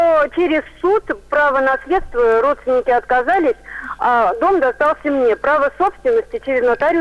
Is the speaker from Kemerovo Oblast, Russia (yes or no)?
yes; Leninsk-Kuznetsky, Kemerovo Oblast, Russia; Здравствуйте … из города Ленинска-Кузнецкого.